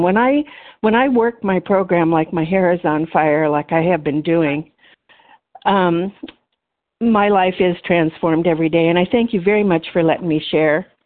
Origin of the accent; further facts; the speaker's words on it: San Diego, California, United States; from San Diego, recovered for another day.